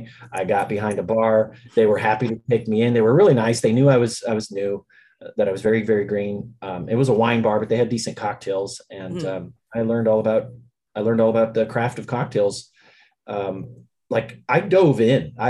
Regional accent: Riverside, California, United States; also born or lived in Torrance / Long Beach; Originally, yeah. I was born in Torrance. When I was five, my family moved from Long Beach to Riverside, and that's where I grew up.

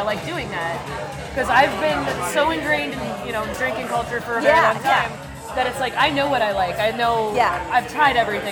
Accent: the South, United States; I'm from the South. We don't make fancy cocktails.

